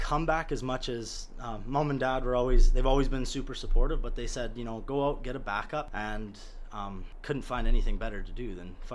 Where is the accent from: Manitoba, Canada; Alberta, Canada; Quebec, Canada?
Alberta, Canada; Lethbridge; Born and raised in Lethbridge, Alberta.